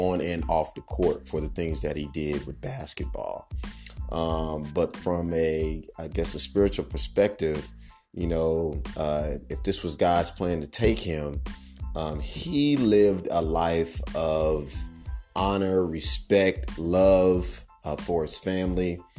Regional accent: Kansas City, Missouri, United States; I'm from Kansas City, and me and him are the same age.

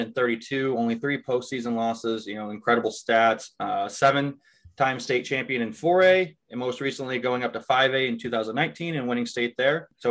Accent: Carthage, Illinois, United States; I'm from Carthage, Illini West, and we hated Quincy Notre Dame growing up.

